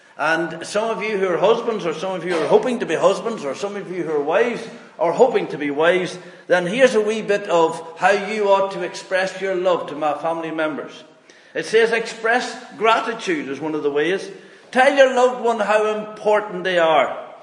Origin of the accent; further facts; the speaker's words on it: Monaghan, Ulster, Ireland; now in United Kingdom; I'm originally from Monaghan in the south of Ireland.